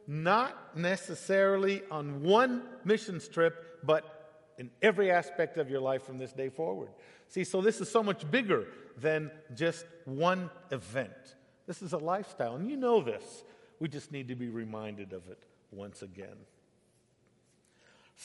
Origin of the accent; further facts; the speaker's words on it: Brazil; I'm son of missionary parents who were missionaries also in Brazil. So I was raised in Brazil from the time I was a year old